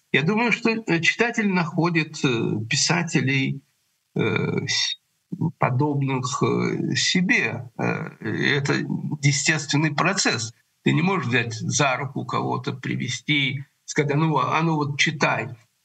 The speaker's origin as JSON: {"language": "Russian", "town": "Chernivtsi", "region": "Chernivtsi Oblast", "country": "Ukraine", "tie": "born or raised there", "said": "Ну, я вырос в Черновцах. Я считаю, что черновцы — это дальнее Средиземноморье"}